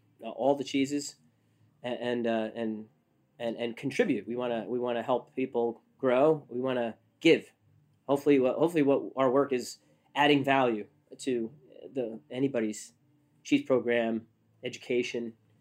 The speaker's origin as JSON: {"language": "English", "region": "Northeast", "country": "United States", "said": "I'm from the Northeast."}